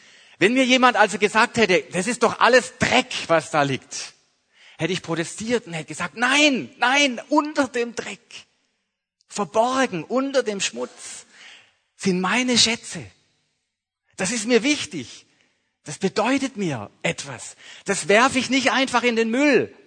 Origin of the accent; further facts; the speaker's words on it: Mühlhausen an der Enz, Baden-Württemberg, Germany; Im Jahr 1993 war in dem Ort, wo ich aufgewachsen bin, meine Kindheit, meine Jugend verbracht habe, ein verheerendes Hochwasser. Mühlhausen an der Enz